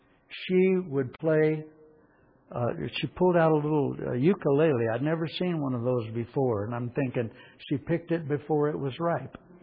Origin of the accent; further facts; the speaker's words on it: Oklahoma, United States; on the farm I was born on in Oklahoma and the Sunday school I went to in my early years